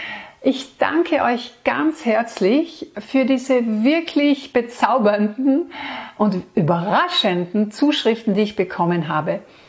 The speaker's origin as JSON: {"language": "German", "country": "Austria"}